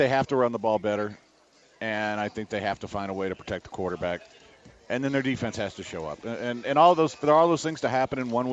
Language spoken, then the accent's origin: English; Houston, Texas, United States; once they found out from Houston, I was from Houston, wanted to know my opinion.